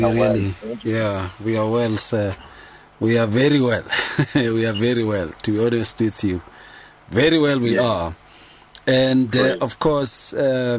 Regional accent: Atteridgeville, Gauteng, South Africa; I come from Attridgeville.

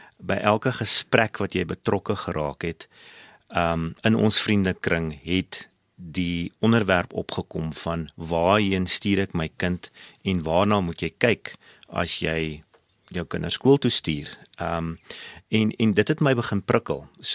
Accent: Bloemfontein, Free State, South Africa; moved away as an adult; now in Johannesburg, South Africa; so ek is toe van Bloemfontein af, is ek toe in Johannesburg toe 15 jaar terug, Johannesburg toe gekom

